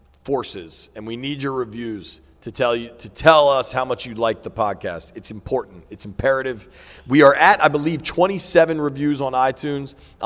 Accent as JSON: {"language": "English", "region": "Maryland", "country": "United States", "tie": "born or raised there", "also_born_or_lived": "England", "said": "English-born, so I was more of a soccer fan as a kid. I didn't follow football or the Skins despite growing up in Maryland."}